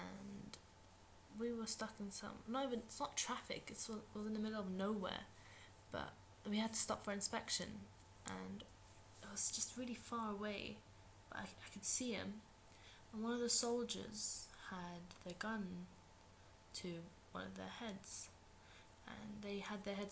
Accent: Palestine; Right, now I'm originally from Palestine

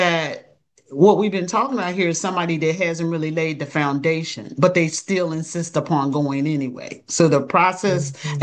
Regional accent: Maryland, United States; So if you're licensed in Maryland, Maryland is my home state.

